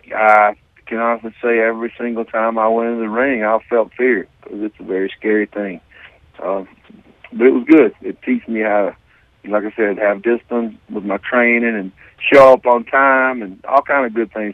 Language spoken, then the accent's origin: English; Tupelo, Mississippi, United States; was from, and I was, so that's a big deal in Tupelo